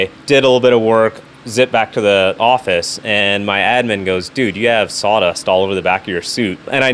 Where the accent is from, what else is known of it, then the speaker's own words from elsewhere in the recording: Houston, Texas, United States; We grew up in Houston, and so we would go down and go fishing, my brothers, my parents, all the time.